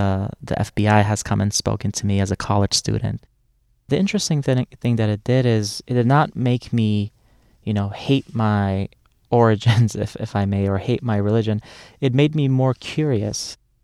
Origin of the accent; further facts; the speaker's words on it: Kabul, Afghanistan; when they found out that I was from Afghanistan and I was born in Kabul